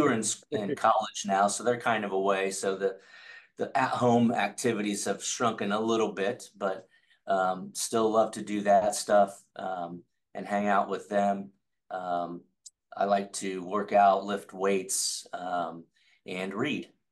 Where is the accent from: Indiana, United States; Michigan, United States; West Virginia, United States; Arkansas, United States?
Indiana, United States; Indianapolis; now in Carmel, United States; So I was born in Miami, Florida. My dad was down there working, lived there till I was two, moved back home to Indianapolis, where all of our family was. So grew up in Indianapolis.